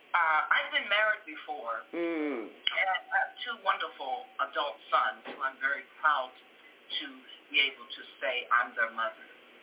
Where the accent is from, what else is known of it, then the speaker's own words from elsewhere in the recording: West Virginia, United States; because of my upbringing, because of where I was raised in West Virginia, up on the hill, on Red's Hill, at the church.